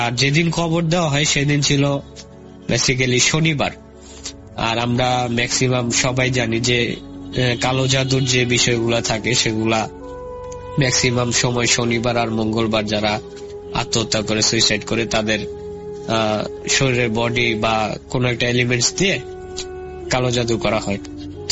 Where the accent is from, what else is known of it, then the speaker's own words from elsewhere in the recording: Rajshahi Division, Bangladesh; আমার গ্রামের বাড়ি হচ্ছে জয়পুরহাট জেলার কোন এক গ্রামে, আমি সঙ্গত কারণে গ্রামের নামটা বলছি না।